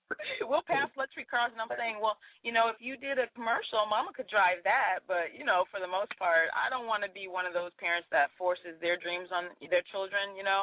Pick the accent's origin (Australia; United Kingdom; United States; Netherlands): United States; Sacramento, California; now in Los Angeles, United States; Oh yeah, I'm a California girl. I'm from Sacramento. Went to school in the Bay Area. This is my home. I love Los Angeles.